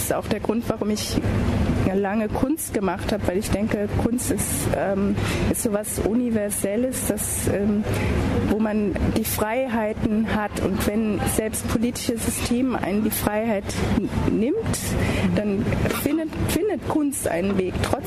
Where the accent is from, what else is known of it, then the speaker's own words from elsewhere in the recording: Berlin, Germany; ich komme aus Berlin.